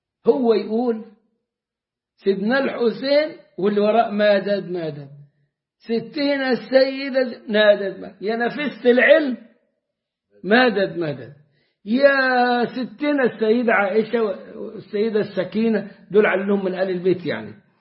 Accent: Sohag, Sohag Governorate, Egypt; بعدين عندنا في سوهاج بلدنا

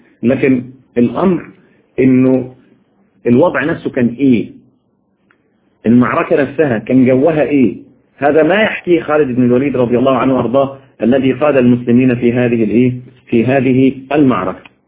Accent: Egypt; احنا عندنا في مصر هنا كل حاجة تتباع، او كل حاجة عندنا في مصر بالدوشة

